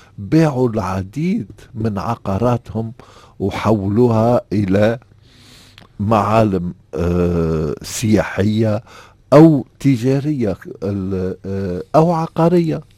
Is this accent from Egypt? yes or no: no; Tunisia; وبلدي تونس، هو بلدي تونس